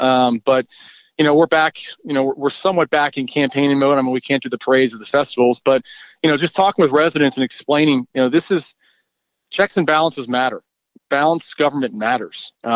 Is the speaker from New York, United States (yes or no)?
no; Mariemont, Ohio, United States; my brother and sister and I were all born on the west side and lived a few years there. But I was raised in Marymount, went to the Marymount Public Schools.